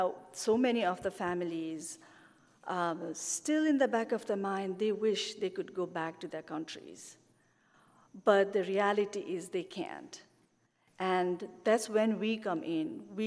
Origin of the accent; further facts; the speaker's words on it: Nepal; moved away as an adult; I am originally from Nepal. I came here 19 years ago to pursue my higher studies